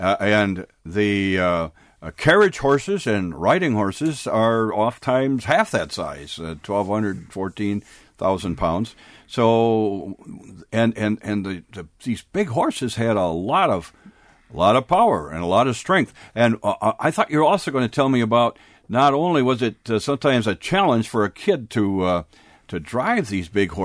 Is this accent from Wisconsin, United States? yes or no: yes; Wisconsin, United States; I launch all my books there from Central Wisconsin. That's my hometown.